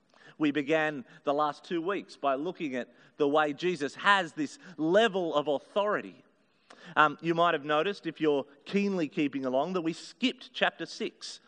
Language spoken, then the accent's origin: English; Wilberforce, New South Wales, Australia; I grew up in the Hawkesbury, out in a little town called Wilberforce, about 25 minutes from here, in a very, very white Anglo part of Sydney.